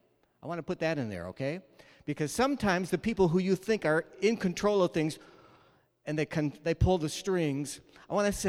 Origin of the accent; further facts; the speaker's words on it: New York, United States; But I'm from New York, and that's a long ways away from here